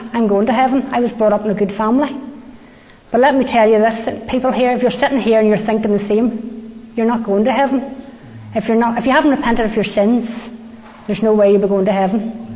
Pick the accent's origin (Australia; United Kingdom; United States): United Kingdom; Belfast, Northern Ireland; I was born and brought up in Belfast, and I had the real privilege to be born into a Christian family, a born again Christian mother and father.